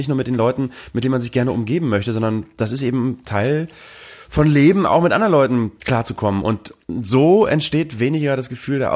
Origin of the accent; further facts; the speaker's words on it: Bremen, Germany; das Einzige, was mich wirklich gerettet hat in meiner Jugend in Bremen-Nord